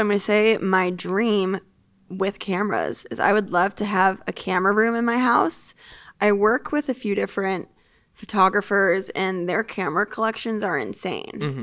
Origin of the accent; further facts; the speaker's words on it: Chicago, Illinois, United States; born there; I could read about what it was like being in the hospital room when I was born in Chicago.